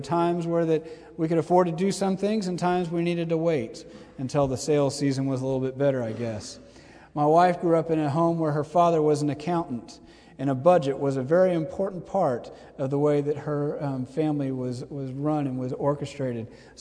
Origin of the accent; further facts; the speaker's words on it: Dallas, Texas, United States; There is a man in the church I grew up in Dallas who is a billionaire